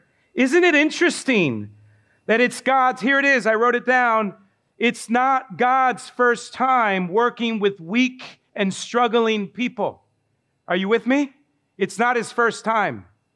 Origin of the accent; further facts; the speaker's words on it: Baltimore, Maryland, United States; By the way, I don't know if we said, but we're from Baltimore. That's where we live when we're in the States.